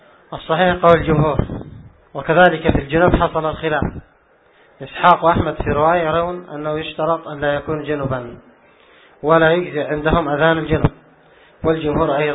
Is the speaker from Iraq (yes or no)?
no; Yemen; ولا عندنا في اليمن حتى العوام يصلون السنة لكن سريعا يخففونها